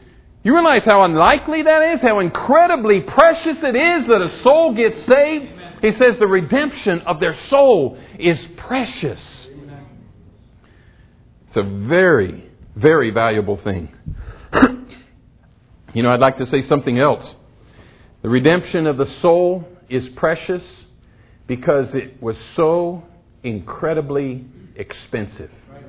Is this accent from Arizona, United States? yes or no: yes; Arizona, United States; I know Lindell doesn't believe me, but I grew up in Arizona.